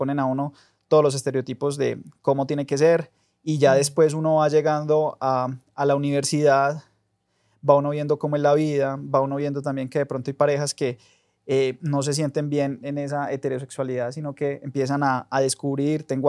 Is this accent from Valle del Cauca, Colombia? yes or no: yes; Cali, Valle del Cauca, Colombia; born there; now in Medellín, Colombia; Desde yo nací en Cali, soy de familia paisa, ya después me vine para Medellín